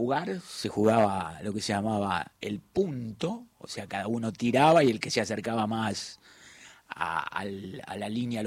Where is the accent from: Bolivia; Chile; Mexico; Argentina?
Argentina; Buenos Aires; Los que nacimos ahí en Parque Patricio, yo concretamente en Patagones y Monteagudo, frente al parque, íbamos al Bernasconi.